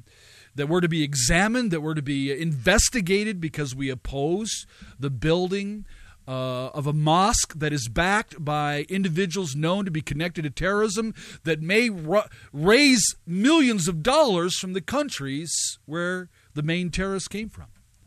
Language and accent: English; United States; As an American, I oppose the mosque being planted there as a massive insensitivity.